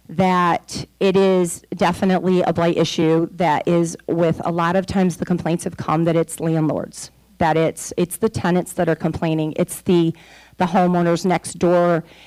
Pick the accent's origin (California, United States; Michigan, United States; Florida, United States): Michigan, United States; Adrian; I am born and raised in Adrian. I did move away after college to pursue some teaching jobs in various locations